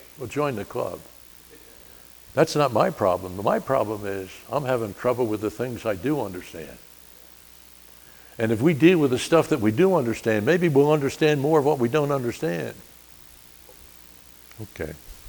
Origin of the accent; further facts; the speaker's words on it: New Jersey, United States; I'm from New Jersey. Not really, I'm from New Jersey. We get a bad rap sometimes